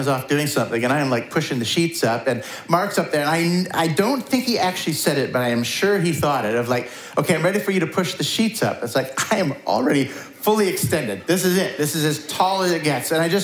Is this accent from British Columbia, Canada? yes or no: yes; Vernon, British Columbia, Canada; Like, we all know that. We're from Vernon.